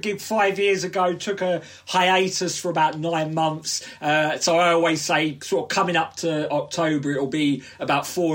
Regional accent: Southend-on-Sea, East of England, United Kingdom; Essex, so yeah, Southend on Sea, yeah.

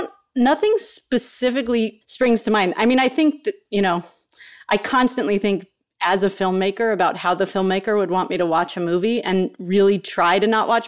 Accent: California, United States; And I'm from the Bay Area, so it was also, the setting of it just felt really connected to me.

